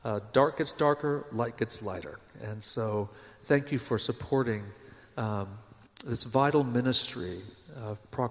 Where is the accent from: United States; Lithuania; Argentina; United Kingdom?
Argentina; We're 2 of 5 missionary kids. We grew up in Argentina.